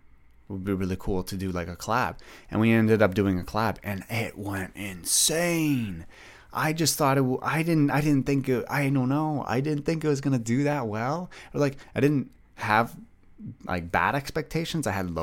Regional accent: Greeley, Ontario, Canada; I think I said that I grew up like a little bit outside of Ottawa. I grew up in Greeley, for those who don't know.

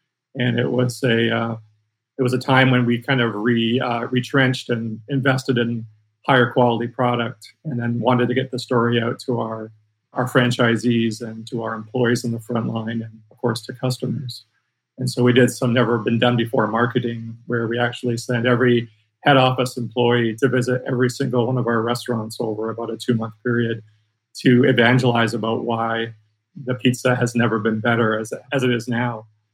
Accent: Toronto, Ontario, Canada; Well, I grew up in Toronto, Ontario, and my father had a career in sales management.

